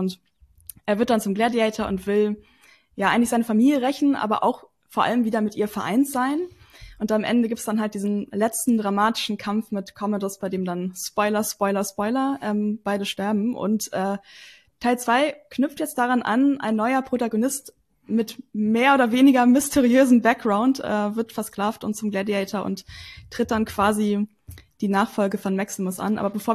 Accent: Northern Germany, Germany; Ja, ich bin aus Norddeutschland.

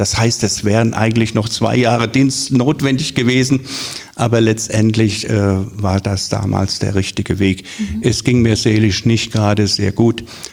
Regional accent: Rhineland-Palatinate, Germany; Ich komme aus der Pals. Ich komme aus der Pals, der liebe Gott erhalts. Nein, ich komme aus der Nähe von Neustadt an der Weinstraße.

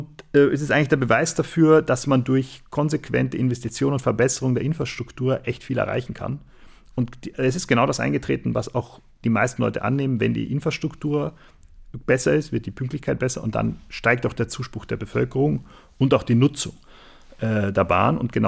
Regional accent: Austria; ich bin ja aus Österreich

